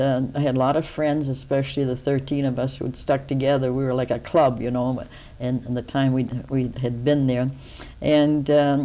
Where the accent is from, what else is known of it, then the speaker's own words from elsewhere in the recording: New Hampshire, United States; I was from New Hampshire and he was from Rhode Island.